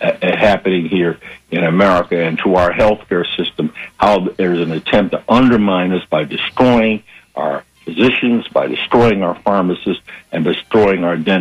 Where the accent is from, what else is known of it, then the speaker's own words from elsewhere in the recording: Detroit, Michigan, United States; now in Tampa, United States; Her story sounds so familiar. And I grew up in Detroit. But I went to Florida A&M University